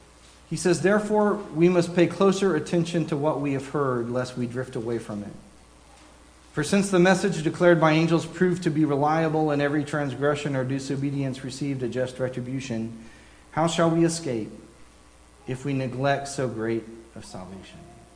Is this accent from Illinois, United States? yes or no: no; San Antonio, Texas, United States; I remember when I was going to school at Stephen F. Austin. I grew up in San Antonio